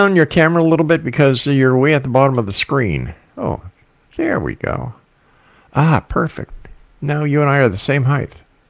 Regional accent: Canada; as a Canadian who is part of the, you know, she was my queen

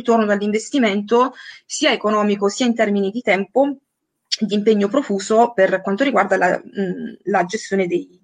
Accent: Abruzzo, Italy; now in Milan, Italy; No, io sono abruzzese, veramente ho girato un po' mezza Italia praticamente, okay. Adesso sono a Milano

